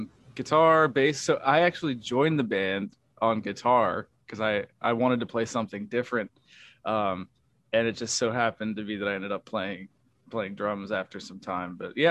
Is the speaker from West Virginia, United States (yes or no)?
yes; Wheeling, West Virginia, United States; I'm from here, actually. I live in the same place that I grew up in. I grew up in Wheeling, West Virginia. It's like it's a bigger town for West Virginia, but it's a smaller place, more or less.